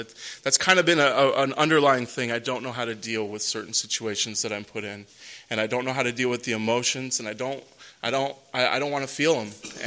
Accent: Las Vegas, Nevada, United States; And growing up in Las Vegas, it's pretty easy to get wrapped up in everything else.

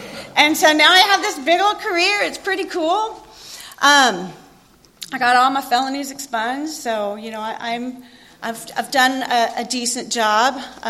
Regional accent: Houston, Texas, United States; I'm a high school dropout. I grew up in Houston, Texas. My daddy's a police officer.

